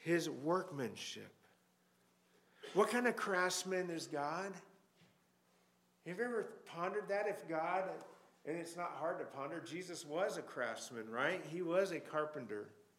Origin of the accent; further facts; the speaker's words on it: United States; That sounds kind of funny to say because I'm an American.